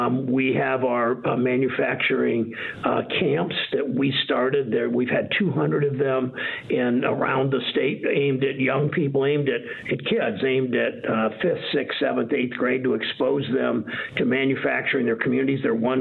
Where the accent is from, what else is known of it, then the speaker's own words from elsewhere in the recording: Mansfield, Ohio, United States; I grew up in Mansfield, a town that was a town of 50,000, lost a lot of manufacturing jobs, great place to live, great place to grow up, good public schools.